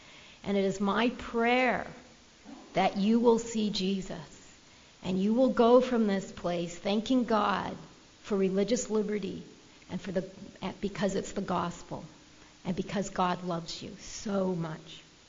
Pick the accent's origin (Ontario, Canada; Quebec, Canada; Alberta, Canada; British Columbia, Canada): British Columbia, Canada; Vancouver; I grew up in Vancouver, beautiful British Columbia, as we say.